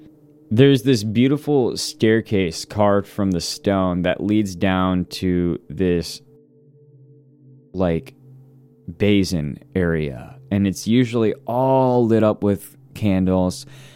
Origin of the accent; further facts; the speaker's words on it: Missouri, United States; I've been deep in like caves and stuff a lot of times when I grew up in Missouri for the most part, and tons of caves in Missouri